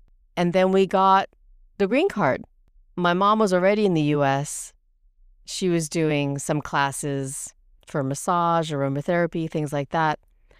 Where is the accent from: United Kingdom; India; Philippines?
United Kingdom; England; also born or lived in Germany; now in United States; when I moved to the U.S., I moved here from Germany. We lived in England. I grew up in England